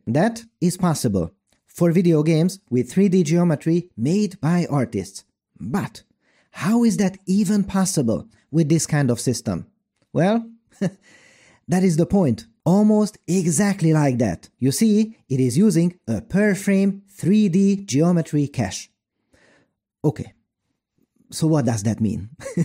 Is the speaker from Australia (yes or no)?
no; Budapest, Hungary; now in Pécs, Hungary; I grew up in Budapest, and now I live in southern Hungary in a different, beautiful city called Pécs.